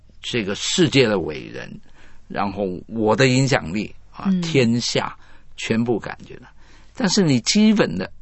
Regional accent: China; 那第五方面呢，就是我们中国人呢，这个大概很少有接触过或者接受过一些有关男女相处的艺术啊

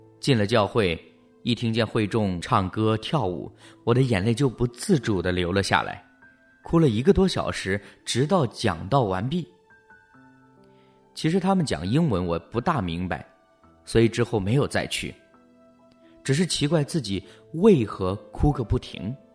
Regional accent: Hong Kong; 我在香港出生成长，13岁开始工作，15岁呢已经搬家独立生活。

